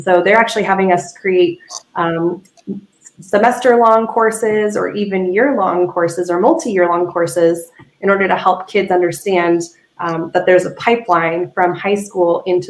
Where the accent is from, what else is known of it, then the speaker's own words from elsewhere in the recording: California, United States; I'm from Southern California myself